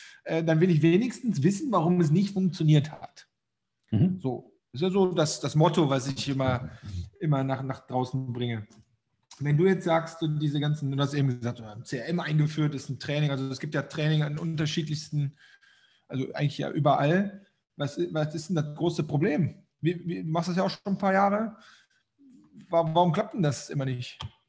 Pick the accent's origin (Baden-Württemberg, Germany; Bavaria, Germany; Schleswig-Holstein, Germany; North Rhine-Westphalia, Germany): North Rhine-Westphalia, Germany; Waldbröl; sondern da, wo ich herkomme, im schönen Oberbergischen Kreis in Waldbröl.